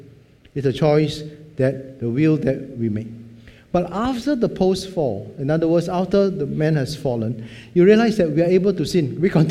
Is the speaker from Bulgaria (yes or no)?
no; Singapore; We are Singaporean like to say, why cannot?